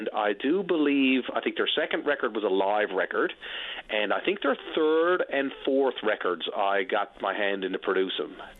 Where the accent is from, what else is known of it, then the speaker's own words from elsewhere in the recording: Pouch Cove, Newfoundland and Labrador, Canada; I grew up in Pooch Cove, down in the 335 there, as we call it.